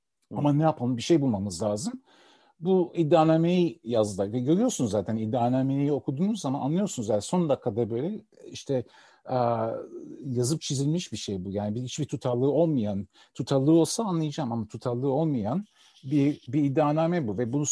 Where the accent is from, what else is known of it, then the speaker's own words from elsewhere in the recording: Büyükada, Istanbul, Turkey; O da ben yani gençliğimi Büyükada'da geçirdim.